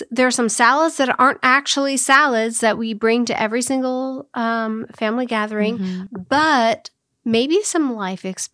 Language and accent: English; Midwest, United States; We're from the Midwest after all.